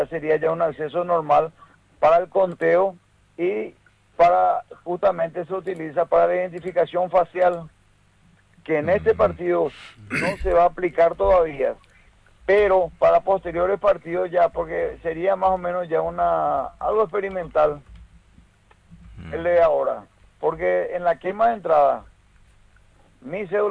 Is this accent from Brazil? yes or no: no; Paraguay; Como paraguayos nosotros tenemos que sentirnos orgullosos de eso